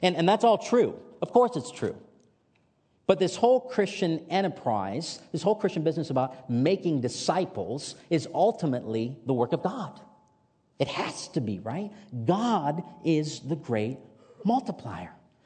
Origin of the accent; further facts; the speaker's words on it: Michigan, United States; One of my fondest memories growing up in Michigan is spending time at Lake Michigan.